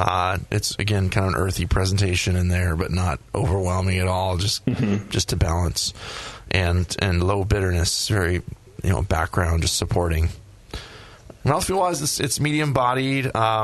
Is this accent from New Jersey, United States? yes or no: no; Minnesota, United States; Yeah, well, I'm from Minnesota, and it was the weirdest thing when I moved out here.